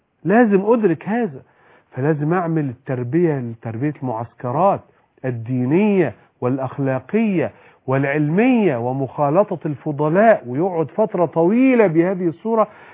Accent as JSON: {"language": "Arabic", "town": "Cairo", "region": "Cairo Governorate", "country": "Egypt", "said": "انا كرجل قاهري من القاهرة اقول لقاحها"}